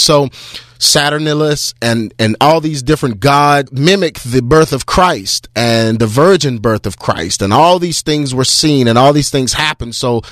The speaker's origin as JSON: {"language": "English", "country": "United States", "tie": "born or raised there", "said": "Just growing up in America, I can remember and I can think back to the warm, fuzzy times of the holiday season"}